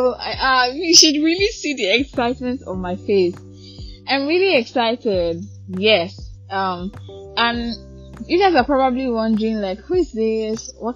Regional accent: Lagos, Nigeria; I'm a Nigerian and I was born and brought up in Lagos, and I currently live in Lagos. So, you can say that I am a full-blown Lagosian, and also I am also a full-blown Nigerian.

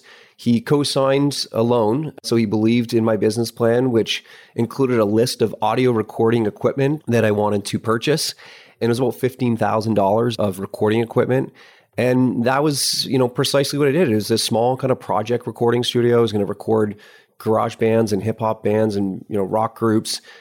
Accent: Thunder Bay, Ontario, Canada; now in Perth, Australia; I grew up in Thunder Bay, Ontario, which is at the northern end of Lake Superior.

